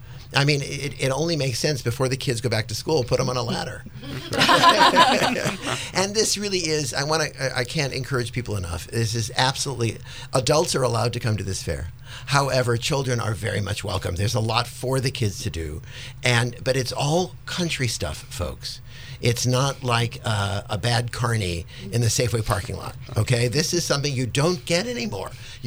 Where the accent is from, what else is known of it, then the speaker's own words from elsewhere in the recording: California, United States; growing up in California, everybody was in their own car.